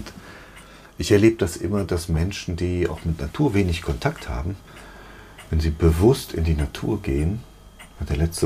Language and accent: German; Berlin, Germany; Ich bin Berliner Ghetto-Hochhauskind.